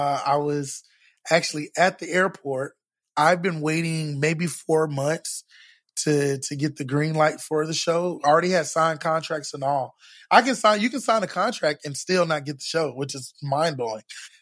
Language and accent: English; Florida, United States; now in Texas, United States; I grew up in Florida before Orlando had, like, started, like, really building up. There was a lot of forest around. Like, I live here in Texas now.